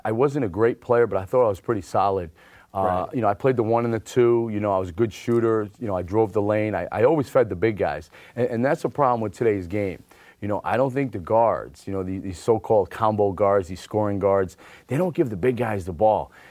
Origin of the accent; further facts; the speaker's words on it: Brooklyn, New York, United States; Well, growing up in the Park Slope section of Brooklyn way back in the day in the 70s and early 80s, everywhere you go, there's a basketball court.